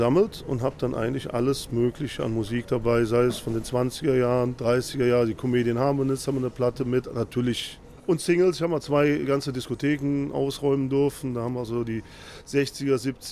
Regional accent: Zülpich, North Rhine-Westphalia, Germany; Ich komme aus Zülpich, einem kleinen Städtchen am Nordrand der Eifel.

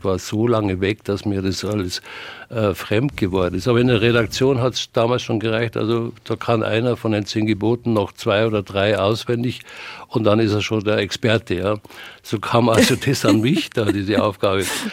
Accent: Bavaria, Germany; Ja, ich bin ja doch anders sozialisiert worden. Die haben keine Ahnung, was wir gerade in Bayern für eine Kultur haben, wenn man unseren christlichen Glauben nicht kennt.

